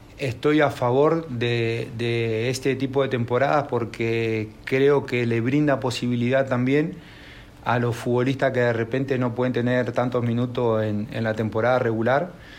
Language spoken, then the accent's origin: Spanish; Uruguay; yo creo que no solamente a mí como uruguayo